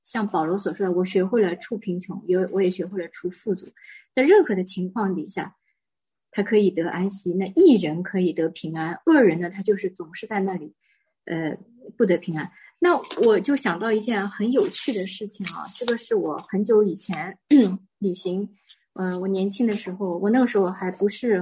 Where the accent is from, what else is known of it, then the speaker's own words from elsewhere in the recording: China; now in United States; 我们中国人也有的，我们自古以来就有这个祭奠，